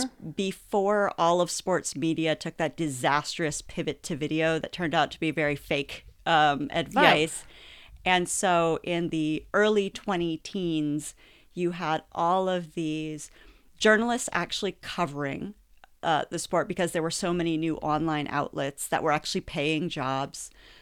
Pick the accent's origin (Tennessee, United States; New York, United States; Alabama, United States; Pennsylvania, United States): Pennsylvania, United States; And I'm from Pennsylvania, so I'm a Pittsburgh mm-hmm. Penguins fan